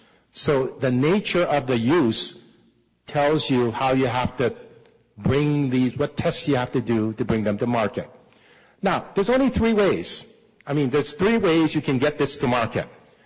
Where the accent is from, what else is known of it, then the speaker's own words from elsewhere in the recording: Maui, Hawaii, United States; So the general talk is, I come from Maui, and we fought for a moratorium.